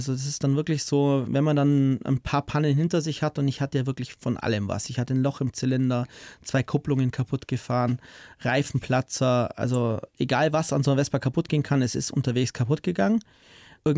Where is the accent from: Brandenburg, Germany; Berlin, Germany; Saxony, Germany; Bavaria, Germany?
Bavaria, Germany; ich komme aus Bayern, habt ihr vernünftiges Bier?